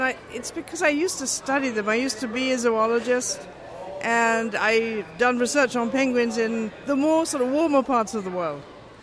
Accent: Tipperary, Ireland; I grew up deep in the Irish countryside in Tipperary, and I was very lucky. We grew up in front of a large lake, lots of woods, and so nature was all around me.

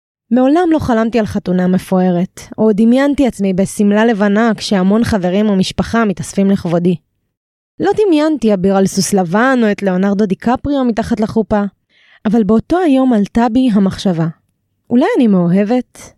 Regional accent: Tel Aviv, Tel Aviv District, Israel; אמנם גדלתי בשכונות הטובות של תל אביב, אך לא ליקקתי שמנת מכפית זהב.

